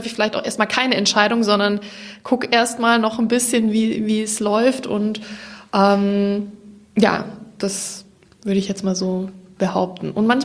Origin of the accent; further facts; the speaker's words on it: Ingolstadt, Bavaria, Germany; also born or lived in Stuttgart; now in Berlin, Germany; Ich komme ursprünglich aus Ingolstadt, also im Herzen Bayerns, und bin dann zum Studieren nach Stuttgart gegangen, an der Hochschule der Medien, Medienwirtschaft studiert.